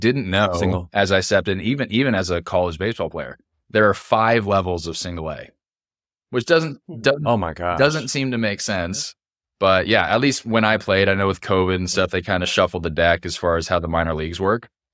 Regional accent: California, United States; Even though growing up in Southern California, it is extremely competitive, I still had that confidence coming in.

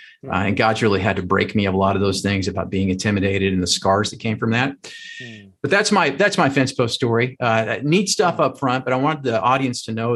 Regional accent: Colorado, United States; I love to ski. I grew up in Colorado.

